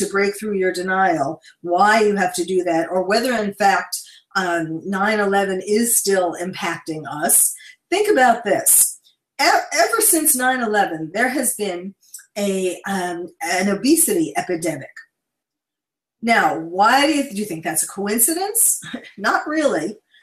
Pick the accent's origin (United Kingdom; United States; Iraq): United States; New York; Well, actually, I'm a New Yorker. I'm a born and bred New Yorker, and you can take the girl out of New York, but you can't take the New York out of the girl, and I'm a shining example of that, even though I live on the West Coast now.